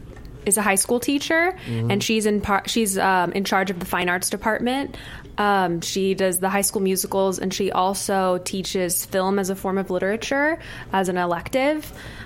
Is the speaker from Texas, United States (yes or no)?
yes; Dallas, Texas, United States; now in Los Angeles, United States; I'm originally from Dallas, Texas.